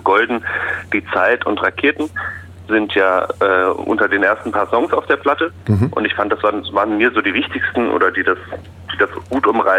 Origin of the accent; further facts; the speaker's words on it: Baden-Württemberg, Germany; now in Berlin, Germany; die kommen, so wie ich, aus der südwestlichen Ecke. Also ich komme ja aus der Freiburger Gegend